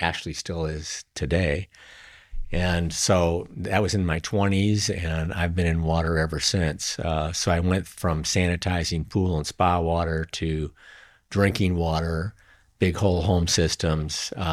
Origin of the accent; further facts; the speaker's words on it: Michigan, United States; So, interestingly enough, I'm from Michigan